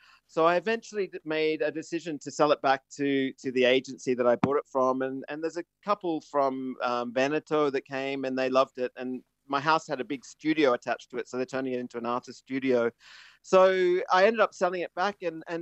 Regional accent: Australia; moved away as an adult; also born or lived in London; now in Italy; I was from Australia originally, lived and worked in London for 23 years.

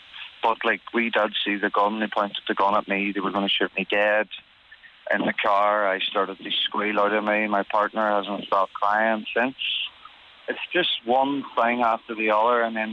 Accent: Ulster, Ireland; we can take the court papers to like Dublin or Donegal, we're originally from Donegal.

